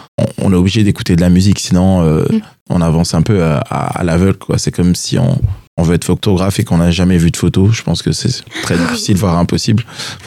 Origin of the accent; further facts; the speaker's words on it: Côte d’Ivoire; de la musique de Côte d'Ivoire, mon pays d'origine